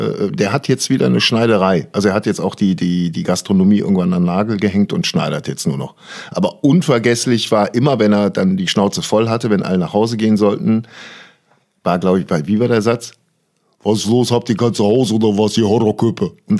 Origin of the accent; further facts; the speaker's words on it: Cologne, North Rhine-Westphalia, Germany; als Kölner bleibst du ja nur in deinem Viertel. Du verlässt ja eh nicht dein Viertel Ehrenfeld.